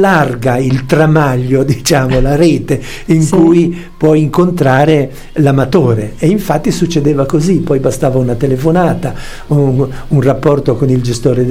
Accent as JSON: {"language": "Italian", "region": "Tuscany", "country": "Italy", "tie": "born or raised there", "said": "io ho passato la mia infanzia in Toscana, un'infanzia come quelle di una volta in cui si stava fuori casa nei campi a caccia, pesca e rapina tutto il giorno"}